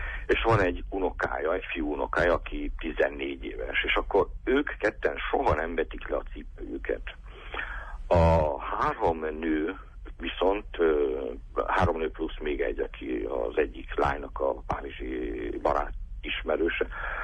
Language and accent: Hungarian; Oradea, Bihor, Romania; én nem vagyok erdélyi, tehát én Párciumi vagyok, nagyváradi vagyok